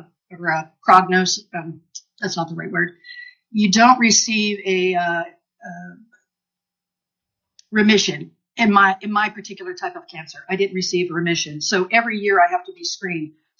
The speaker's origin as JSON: {"language": "English", "town": "Wasilla", "region": "Alaska", "country": "United States", "said": "I'm from Wasilla, Alaska."}